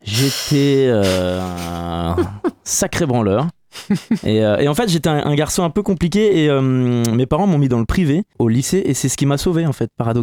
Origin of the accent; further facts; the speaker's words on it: Paris, Île-de-France, France; Alors je suis parisien, ouais. Je ne connais pas du tout la Sarthe à l'origine.